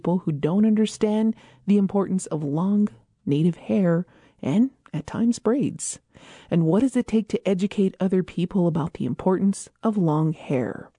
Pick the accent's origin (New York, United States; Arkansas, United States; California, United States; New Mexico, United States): New Mexico, United States; Isleta Pueblo; from Isleta Pueblo.